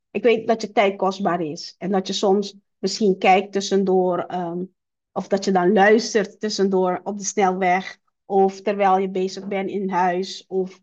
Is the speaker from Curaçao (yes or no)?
yes; Curaçao; Dus ik ben oorspronkelijk van Curaçao.